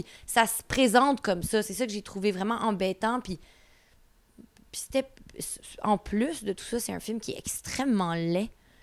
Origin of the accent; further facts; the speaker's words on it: Terrebonne, Quebec, Canada; Même si je viens de Terrebonne